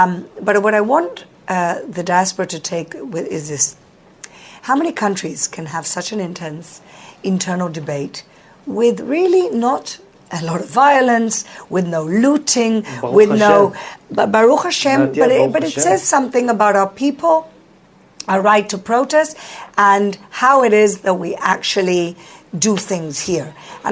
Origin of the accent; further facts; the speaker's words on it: Gibraltar; When I saw the video in a protest of the Prime Minister of Spain, I'm from Gibraltar, I'm like, what is this guy doing on a video talking about our protests and democracy?